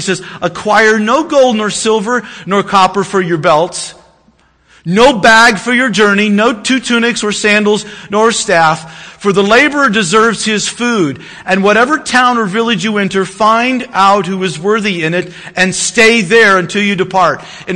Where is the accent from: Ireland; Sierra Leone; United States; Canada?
United States; the South; I grew up in the South, so I can say that.